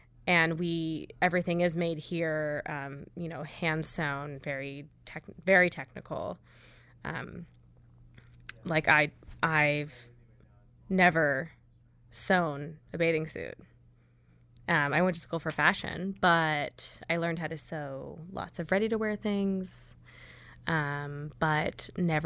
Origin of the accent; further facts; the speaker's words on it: West Palm Beach, Florida, United States; But the long answer is really that Megan and I grew up in West Palm Beach, Florida.